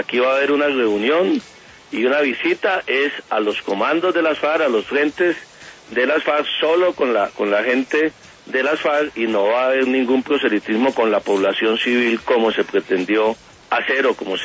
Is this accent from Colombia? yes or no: yes; Colombia; como ciudadano colombiano